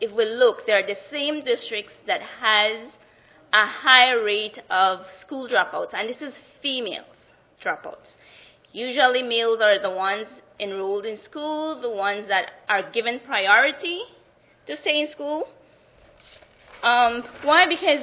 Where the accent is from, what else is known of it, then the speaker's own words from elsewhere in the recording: Belize; As the presenter said, I'm from Belize, and I will be sharing some interesting work that young people in Belize are doing